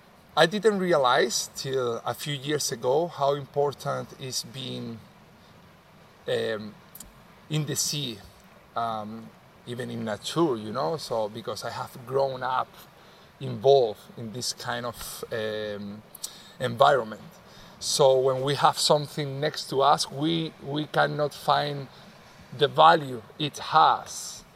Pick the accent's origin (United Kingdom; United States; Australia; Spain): Spain; Canary Islands; now in Ibiza, Spain; I am from the Canary Islands. I have grown up next to the sea, surfing all my life. I have been always in contact with the sea. Now I'm here in the Balearic Island in Ibiza